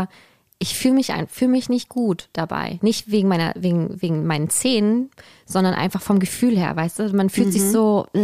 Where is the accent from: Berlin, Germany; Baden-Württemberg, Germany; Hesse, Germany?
Berlin, Germany; born there; Ich liebe Berlin, ich finde es toll, wir sind gebürtige Berliner